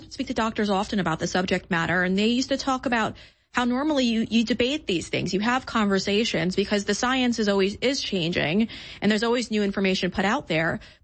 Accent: New York, United States; And I remember because I'm from New York. So in Long Island, a lot of these parties did happen.

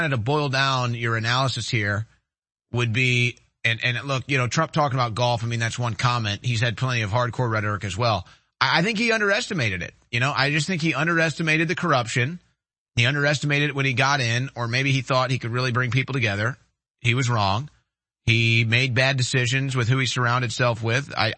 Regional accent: United States; You can pretty much go to any country as an American and not have the government get involved in that.

